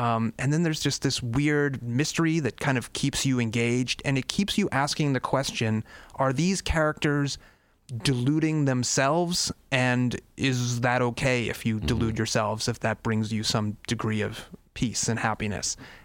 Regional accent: Boston, Massachusetts, United States; I grew up in Boston, which has now become a reviled sports town because of success, obviously.

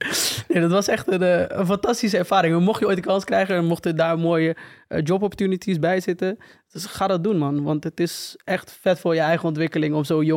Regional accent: Woerden, Utrecht, Netherlands; In Woerden, waar ik vandaan kom.

